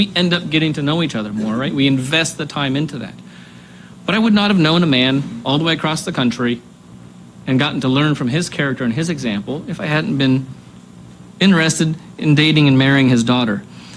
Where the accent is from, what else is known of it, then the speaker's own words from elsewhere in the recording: Ohio, United States; And I grew up in Ohio. I know what cold is, right?